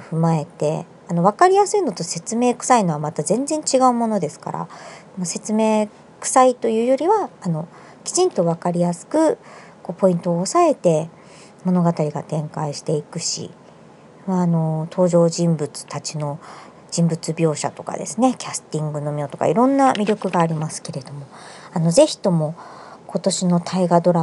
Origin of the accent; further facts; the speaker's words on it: Fukuoka, Japan; 旅する博多っ子